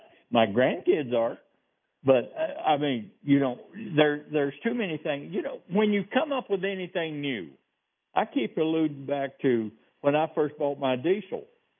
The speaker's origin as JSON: {"language": "English", "region": "the South", "country": "United States", "said": "Now, I'm from the South, people. This is real. I'm a hillbilly. So I'm from the South"}